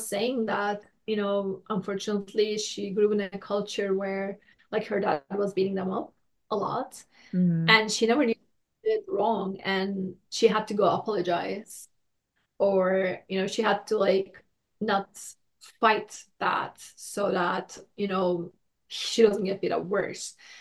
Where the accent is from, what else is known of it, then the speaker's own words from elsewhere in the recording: Turkey; growing up in Turkey, and a lot of things I say, oh, because I grew up in Turkey